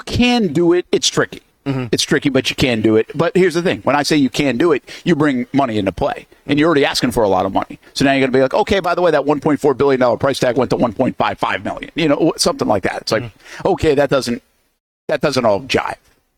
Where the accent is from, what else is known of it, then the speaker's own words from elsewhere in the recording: New England, United States; I mean, I grew up in New England, man.